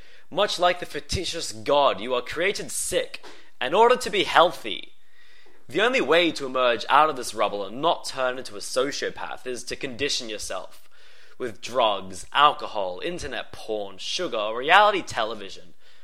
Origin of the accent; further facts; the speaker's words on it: Australia; as an individual, as an Australian citizen, and as a member of the lucky, wealthy 10% of this planet